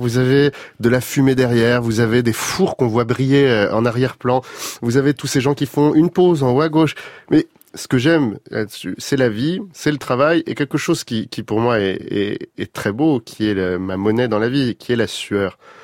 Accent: Paris, Île-de-France, France; Je suis né à Paris pourtant, j'étais parisien vraiment

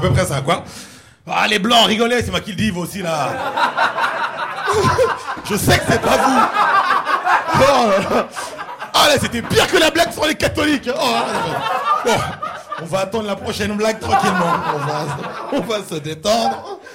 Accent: Haiti; Je suis haïtien d'origine.

